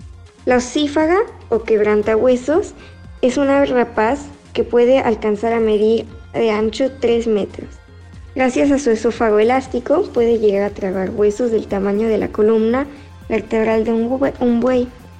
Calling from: Switzerland; les hablo desde Suiza. Hoy les voy a contar de tres aves suizas alpinas.

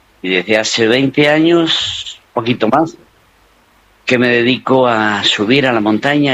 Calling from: Las Calles, Córdoba, Argentina; estoy en un pueblito que se llama Las Calles

